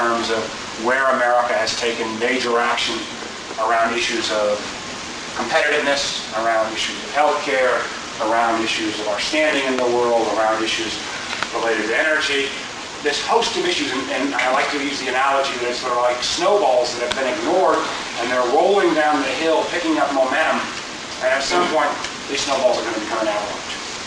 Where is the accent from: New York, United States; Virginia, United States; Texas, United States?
Virginia, United States; I was from Virginia.